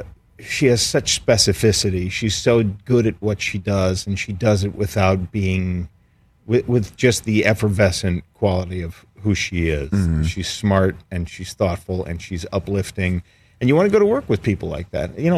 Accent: Toledo, Ohio, United States; I'm from Toledo.

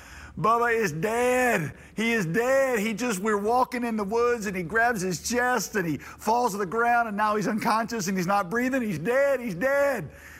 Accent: West Virginia, United States; born there; also born or lived in Yadkinville, North Carolina; I was born in West Virginia and lived for a while in Yadkinville, North Carolina.

